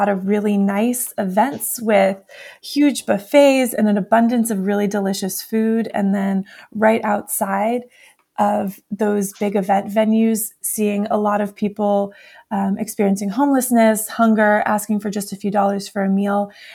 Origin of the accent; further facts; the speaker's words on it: Pennsylvania, United States; now in New York City, United States; I am from South Central Pennsylvania. I went to school in Washington, D.C., and I'm now located in New York City.